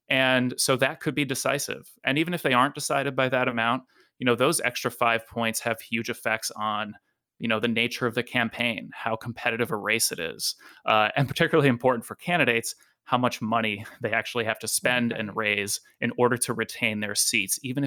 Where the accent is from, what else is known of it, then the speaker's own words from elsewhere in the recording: Rhode Island, United States; moved away as an adult; now in Idaho, United States; I, for example, was born and raised in Rhode Island, and I came to Idaho only pretty recently.